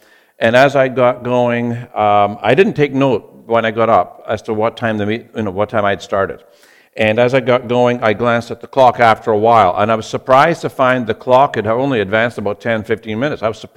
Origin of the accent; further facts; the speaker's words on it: Scotland, United Kingdom; born there; moved away; I was born in Scotland. Some of you know that. And where's the Scottish accent? It's back in Scotland.